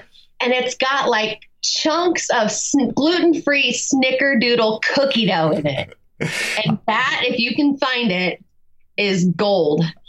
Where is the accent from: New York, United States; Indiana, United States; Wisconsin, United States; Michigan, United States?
Indiana, United States; I grew up in Indiana. So, you know, when you grow up in the state of Indiana, you're kind of I don't know, born into this love of motorsports